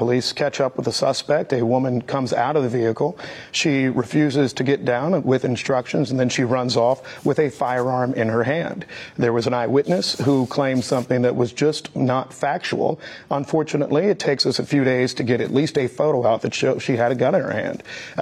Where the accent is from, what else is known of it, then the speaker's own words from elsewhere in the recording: Missouri, United States; when I was growing up in Missouri, which has always been a state that has supported the Second Amendment